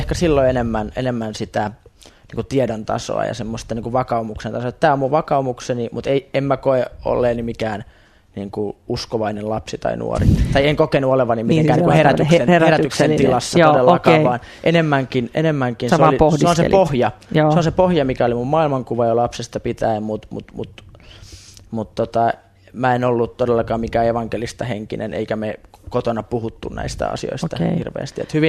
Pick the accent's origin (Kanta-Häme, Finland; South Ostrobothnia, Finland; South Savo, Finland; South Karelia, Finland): South Karelia, Finland; Imatra; Niin mä tuun ihan, voisiko sanoa, tavallisesta luterilaisesta perheestä. Mä oon Imatralta alun perin kotosi.